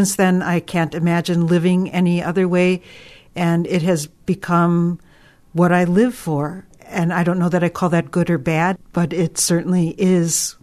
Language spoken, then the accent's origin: English; Milwaukee, Wisconsin, United States; I grew up on the south side of Milwaukee, and I was raised on 44th in Oklahoma, a very homogeneous neighborhood, all white, mostly Catholic.